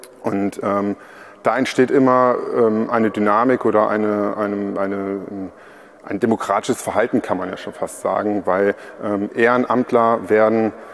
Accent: Trier, Rhineland-Palatinate, Germany; ich komme ja aus Trier

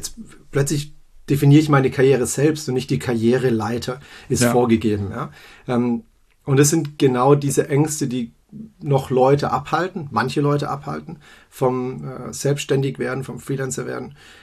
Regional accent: Baden-Württemberg, Germany; now in Berlin, Germany; Für alle, die es nicht gehört haben, ich bin Schwabe, Schwabe im Prenzlauer Berg.

